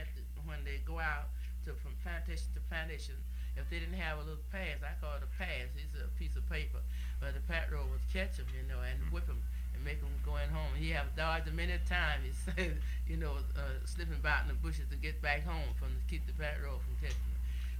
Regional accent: Williamsburg, Virginia, United States; I'm from Williamsburg, where we made the picture at.

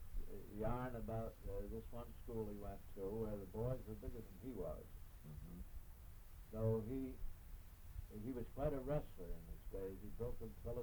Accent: Tarrytown, New York, United States; I was born in Tarrytown, New York. Sleepy Hollow, and I attended Ichabod Crane School.

